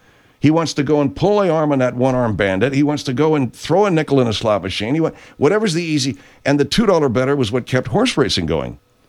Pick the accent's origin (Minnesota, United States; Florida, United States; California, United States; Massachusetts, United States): California, United States; Arcadia; So just, all right, I grew up in Arcadia, and I used to go to the horse races there.